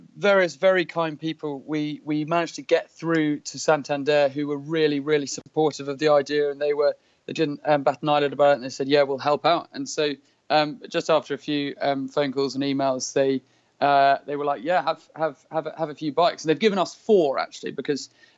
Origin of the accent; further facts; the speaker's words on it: London, United Kingdom; I am from London, and I'm currently in the north of Scotland